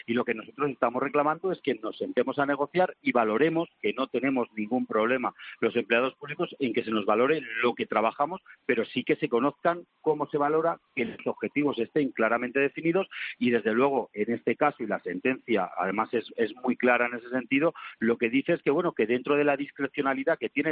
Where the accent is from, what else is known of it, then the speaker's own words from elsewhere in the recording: Spain; como muchos españoles